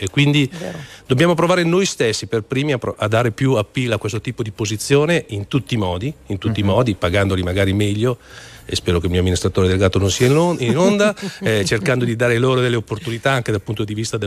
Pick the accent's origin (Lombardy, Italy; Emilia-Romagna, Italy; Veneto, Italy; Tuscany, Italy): Lombardy, Italy; Milan; sono di Milano, e il tranviere per me era una figura di un certo tipo